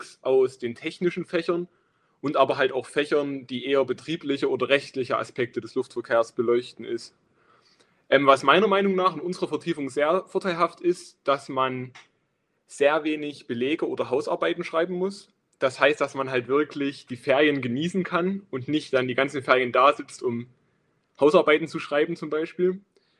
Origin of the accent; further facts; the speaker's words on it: Saxony, Germany; now in Dresden, Germany; Und dann ist Dresden halt auch nicht so weit weg von meiner Heimat, dem Erzgebirge. Dadurch hat man halt einerseits das Großstadtleben hier in Dresden, ist aber auch fix mal mit dem Zug nach Hause gefahren.